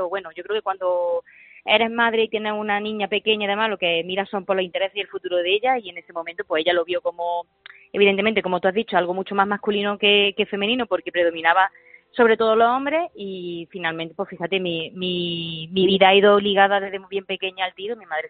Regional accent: Baena, Andalusia, Spain; es verdad que he estado poquitos días en mi pueblo

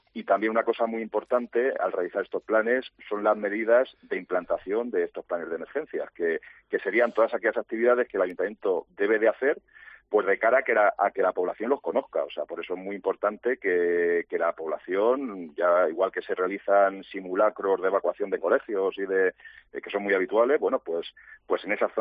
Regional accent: Calzada de Calatrava, Castilla-La Mancha, Spain; Hemos realizado pues en toda la provincia y en toda la región, pues desde mi pueblo, el primero, Calzada de Calatrava.

